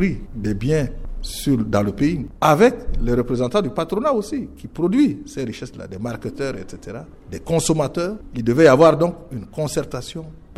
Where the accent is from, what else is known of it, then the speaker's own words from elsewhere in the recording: Central African Republic; Non, ce n'est pas en tant que leader de l'opposition démocratique, c'est en tant que Centrafricain.